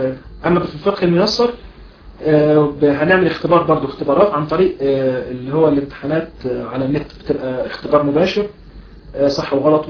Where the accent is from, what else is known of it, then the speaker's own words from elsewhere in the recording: Egypt; عندنا في مصر مثلا النصاب في مصر 25,000 جنيه